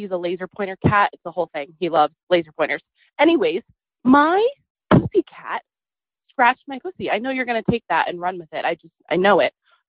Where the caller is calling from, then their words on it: New York, United States; By the way, I'm … from New York.